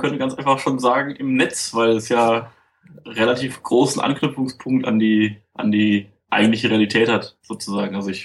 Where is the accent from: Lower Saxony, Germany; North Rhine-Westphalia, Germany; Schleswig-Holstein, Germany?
North Rhine-Westphalia, Germany; Münster; now in Bayreuth, Germany; Ich komme aus dem schönen kleinen Bayreuth. Beziehungsweise genau genommen komme ich aus Münster, aus Nordrhein-Westfalen, bin aber dann nach Bayreuth gezogen.